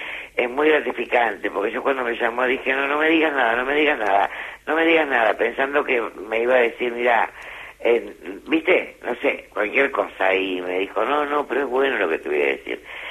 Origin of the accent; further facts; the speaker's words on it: Avellaneda, Buenos Aires Province, Argentina; canciones de rock que yo escuchaba en mi ciudad natal, que es Avellaneda.